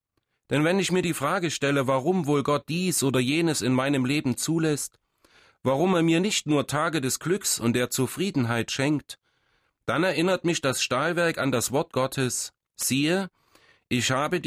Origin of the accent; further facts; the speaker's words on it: Zwickau, Saxony, Germany; Meine Kindheit habe ich in Zwickau in Sachsen verbracht.